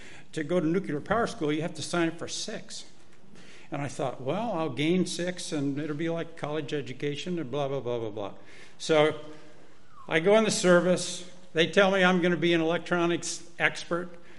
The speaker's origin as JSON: {"language": "English", "region": "Iowa", "country": "United States", "said": "I'm from Iowa. Anybody from Iowa?"}